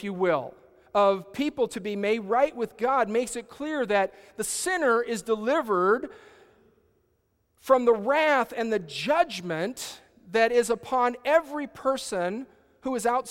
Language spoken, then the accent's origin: English; United States; I had the privilege of going there because I'm an American.